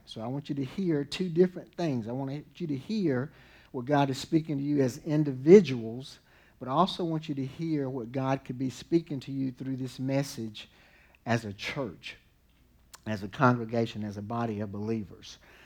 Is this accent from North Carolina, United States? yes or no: yes; Vass, North Carolina, United States; accent: southern; I grew up in a little town called Vass.